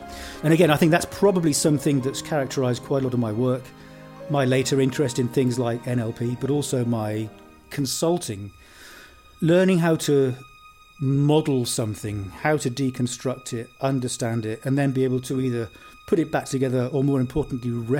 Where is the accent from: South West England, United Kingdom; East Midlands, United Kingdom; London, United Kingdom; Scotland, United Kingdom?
South West England, United Kingdom; Ottery St Mary; I grew up in Devon in a little town called Ottery St Mary.